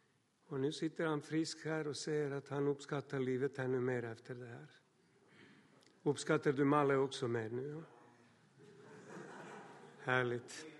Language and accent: Swedish; Serbia; Swedish is a second language; now in Sweden; Därifrån flög jag till Serbien, var en dag hemma i min hemstad med mina bröder